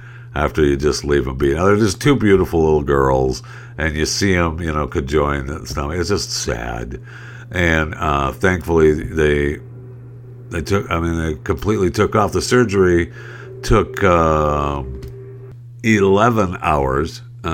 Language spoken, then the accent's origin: English; Saginaw, Michigan, United States; born or raised there